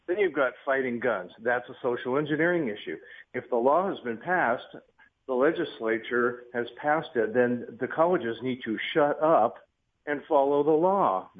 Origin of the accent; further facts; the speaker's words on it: California, United States; now in Idaho, United States; And I came from the Bay Area of all places.